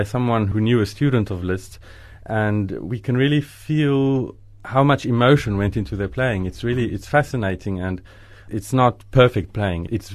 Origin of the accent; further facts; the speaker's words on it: South Africa; English is a second language; moved away; also born or lived in Italy / Germany; People did not realize that I came from South Africa.